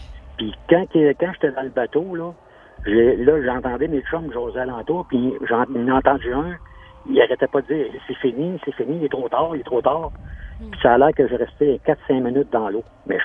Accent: Saint-Étienne-de-Lauzon, Quebec, Canada; Moi, je reste natif, je suis natif de Saint-Étienne de Lauzon.

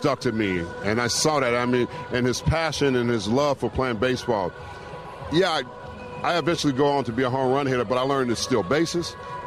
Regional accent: Los Angeles, California, United States; I grew up right here in Los Angeles, California.

